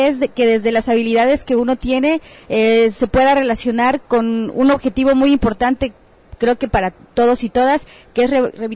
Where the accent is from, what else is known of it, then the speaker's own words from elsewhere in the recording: Huixtán, Chiapas, Mexico; yo vengo de Huixtán, de Chiapas, de una comunidad de Huixtán de Chiapas, pues son perteneciente a la etnia tzeltal, y pues también un gusto estar aquí con los becarios y estar en Mérida